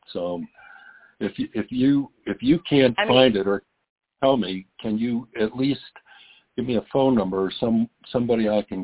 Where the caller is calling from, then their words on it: Aurora, Colorado, United States; I'm calling from Aurora, Colorado, and I do not have a license number.